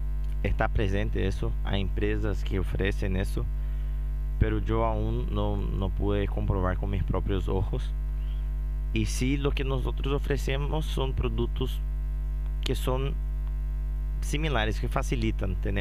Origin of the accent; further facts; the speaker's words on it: Brazil; Spanish is a second language; Para los que no saben, soy brasileño y estábamos muy acostumbrados al comercio de Ciudad del Este, donde trabajábamos netamente con brasileños.